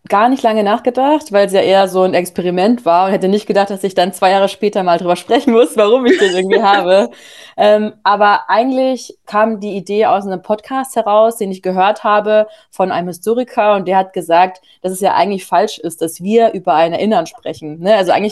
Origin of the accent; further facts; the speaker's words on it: Bavaria, Germany; also ich komme ursprünglich aus Bayern